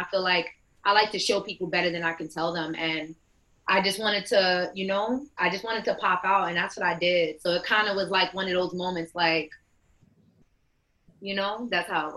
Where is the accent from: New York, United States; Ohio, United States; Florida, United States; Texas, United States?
New York, United States; Bronx; Bronx, New York, born and raised